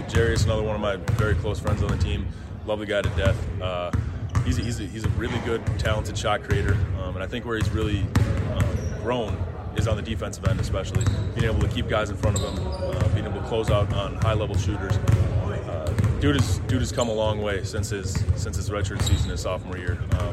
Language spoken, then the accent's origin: English; Minnesota, United States; I'm from Minnesota. Been to their camp since I was a kid and stuff like that.